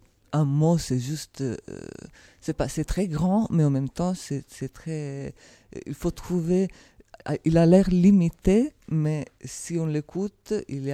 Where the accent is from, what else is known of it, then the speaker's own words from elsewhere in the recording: Italy; French is a second language; je suis italienne, donc je vis dans un pays où la religion est très présente